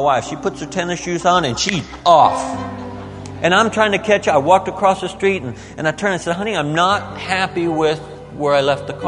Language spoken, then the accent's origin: English; Midwest, United States; We come from the Midwest. That's robbery. I mean, we got plenty of fields to park your car in.